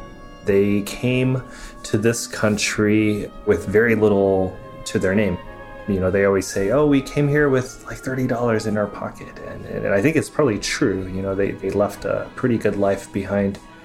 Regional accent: Beijing, China; So I was born in Beijing, China in 1978. I have very good memories of my childhood in Beijing. I grew up with my grandparents, who were both very successful doctors.

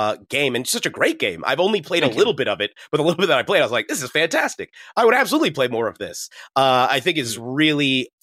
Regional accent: United States; I wanted to throw out, even as an American, especially, I feel like in America

